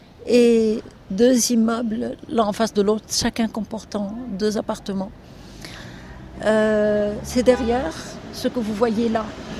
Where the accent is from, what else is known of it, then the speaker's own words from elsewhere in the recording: Beirut, Beirut Governorate, Lebanon; moved away; On va monter vers Achrafieh, là où j'ai grandi, là où j'ai vécu.